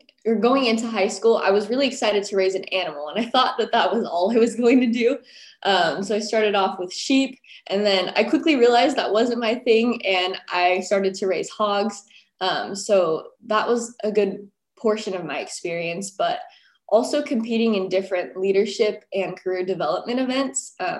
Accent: Galt, California, United States; I am from Galt, California, and I'm serving as the California FFA State Secretary this year.

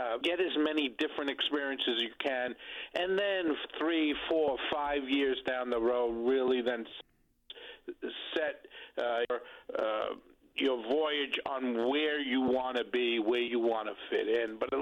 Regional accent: New York City, New York, United States; I grew up in the Bronx, so I went to high school up there.

